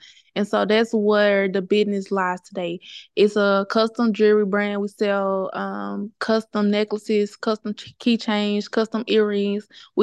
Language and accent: English; Mississippi, United States; now in Houston, United States; I'm originally from Mississippi. I moved to Houston, Texas, all by myself alone.